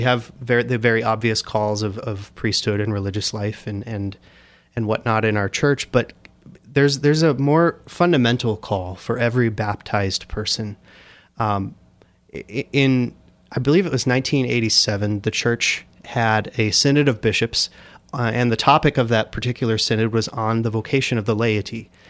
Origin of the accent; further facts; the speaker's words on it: Lewiston, Maine, United States; moved away as an adult; also born or lived in Daytona Beach, Florida; Yeah, Maine. I grew up in Lewiston, Maine, and lived there my whole life until I went to college.